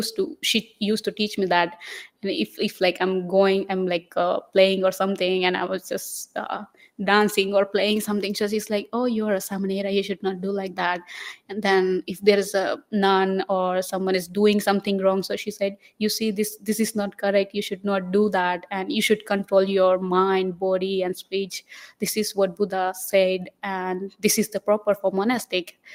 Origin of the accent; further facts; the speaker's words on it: Gujarat, India; born there; first language Gujarati; English is a second language; As I say, I born in Gujarat, so Gujarati is like my mother language. But I can speak Marathi also.